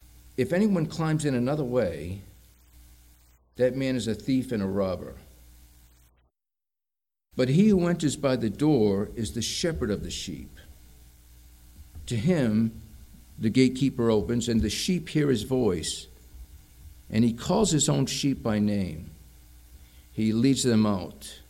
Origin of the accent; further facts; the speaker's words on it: Brockton, Massachusetts, United States; I grew up in Brockton, as many of you know, City of Champions. It's known for boxing, but it's also known for something else.